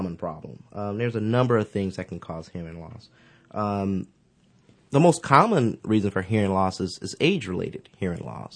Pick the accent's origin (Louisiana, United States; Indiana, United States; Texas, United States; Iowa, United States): Louisiana, United States; I'm from St. James Parish. That's a rural area between Donaldsonville and Vashon, Louisiana.